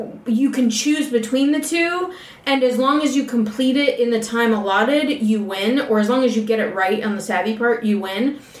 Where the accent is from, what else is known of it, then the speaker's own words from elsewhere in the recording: Toledo, Ohio, United States; usually because they're either from my hometown, from Toledo, or they're, like, a former player